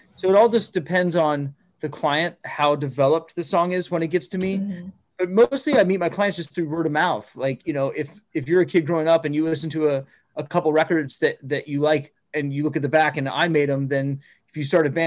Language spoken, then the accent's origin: English; Phoenix, Arizona, United States; Well, I'm from Phoenix, Arizona. And I played at this local club called the Mason Jar, which is like where you play when you start, if you're a musician in Phoenix.